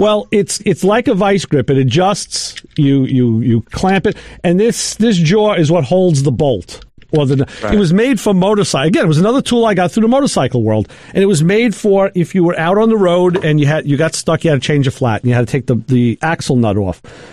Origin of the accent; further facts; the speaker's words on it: New York, United States; I was from New York. He says, wow, you came all the way here.